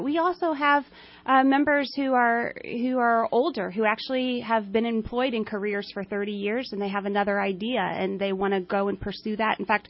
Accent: Redding, California, United States; if I go down to Silicon Valley and I ask people and I tell them, hey, I'm from Redding, from Shasta County, they'll go, I remember going on a houseboat

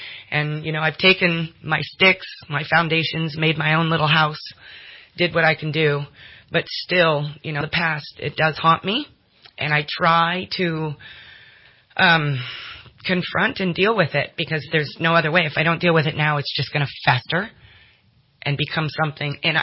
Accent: Los Angeles, California, United States; You know, I'm from East L.A., Watts, Compton.

